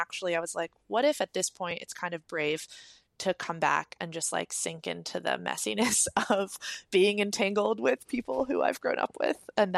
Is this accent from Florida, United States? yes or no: no; Oregon, United States; the story of America and the story of Oregon, to name my home state, cannot be actually told without talking about wolves.